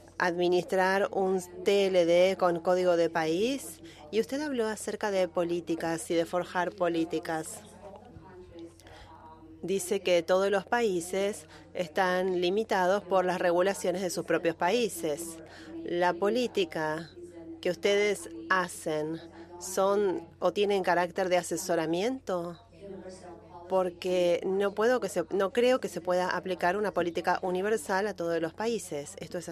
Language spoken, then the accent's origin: Spanish; Costa Rica; de Costa Rica y hablo a título personal.